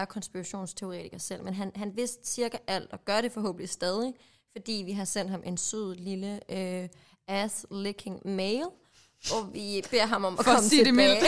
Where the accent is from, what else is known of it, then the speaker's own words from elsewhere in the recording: Jutland, Denmark; Vi er jo jyder begge to, så.